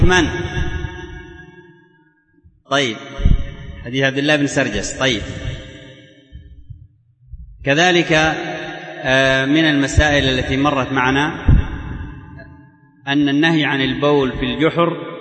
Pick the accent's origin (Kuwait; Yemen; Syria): Yemen; احنا عندنا في اليمن ما عندنا مكان للتشميس